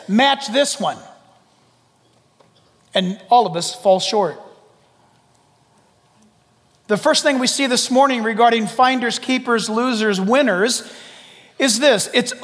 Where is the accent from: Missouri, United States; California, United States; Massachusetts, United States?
California, United States; San Diego; I was born and raised in California. That used to be a cool thing. I'm a native Californian. Now it's like, sorry. Oh, even better than that. San Diego's my hometown.